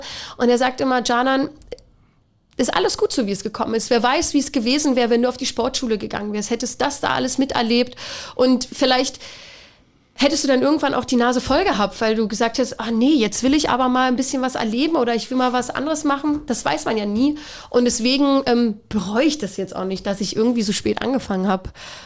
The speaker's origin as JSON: {"language": "German", "town": "Cottbus", "region": "Brandenburg", "country": "Germany", "tie": "born or raised there", "moved": "as an adult", "said": "Ja, ich bin auch mal weggegangen. Also nach dem Abi."}